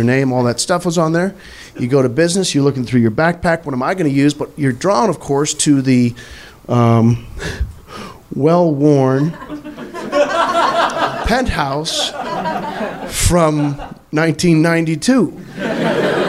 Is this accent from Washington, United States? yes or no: no; Missouri, United States; I'm from Missouri.